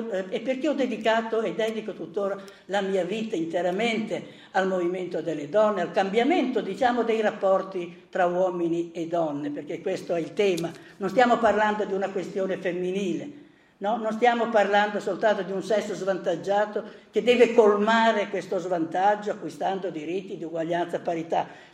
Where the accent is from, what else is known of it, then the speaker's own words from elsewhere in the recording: Emilia-Romagna, Italy; io sono cresciuto in Romagna, un paese di sinistra, partiti comunisti, eccetera